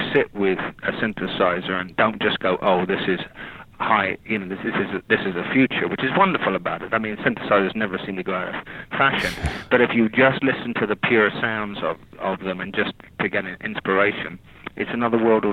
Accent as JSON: {"language": "English", "region": "the Carolinas", "country": "United States", "tie": "born or raised there", "lives_now": "England", "said": "it was the funk music of … that I grew up in the Carolinas with."}